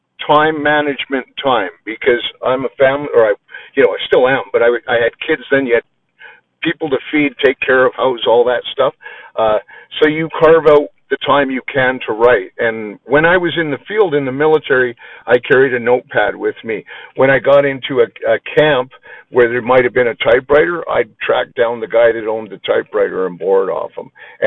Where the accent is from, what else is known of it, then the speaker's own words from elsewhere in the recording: Canada; And we're Canadian, man.